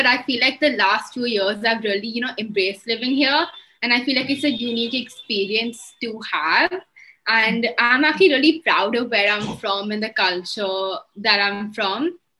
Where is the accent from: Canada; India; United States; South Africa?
India; I'm 17. And thank you for the great introduction. I'm from India. I've been living here my whole life. I was born here.